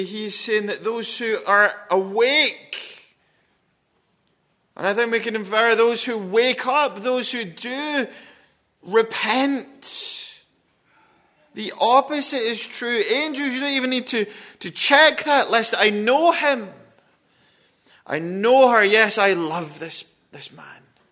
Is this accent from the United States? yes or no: no; Scotland, United Kingdom; Yeah, I'm from Scotland.